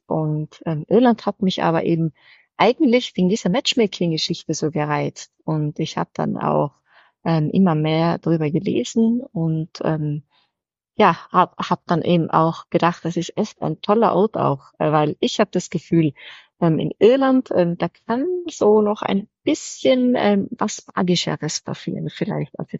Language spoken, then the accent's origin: German; Tyrol, Austria; ich komme aus Österreich, aus Tirol, aus den Tiroler Alpen und wohne da in einem ganz netten, kleinen 1500 Seelenort auf 1000 Metern Seehöhe.